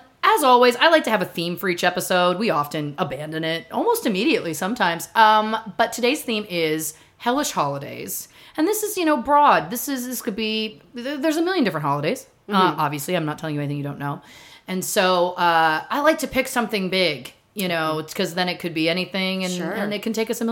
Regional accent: Canada; I'm Canadian. We celebrate Thanksgiving in October.

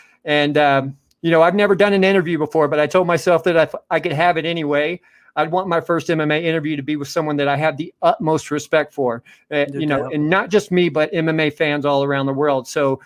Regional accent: Mississippi, United States; also born or lived in Pennsylvania; now in Oregon, United States; I'm from Mississippi. I live in Oregon now. I live in Pennsylvania whenever I was a kid, but I didn't really remember it.

